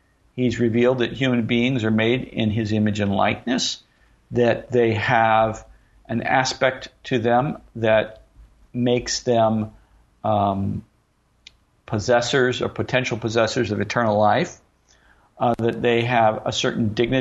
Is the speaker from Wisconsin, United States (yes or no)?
no; St. Louis, Missouri, United States; not trying to diss the Giants, but I am from St. Louis, so the Rome of the West.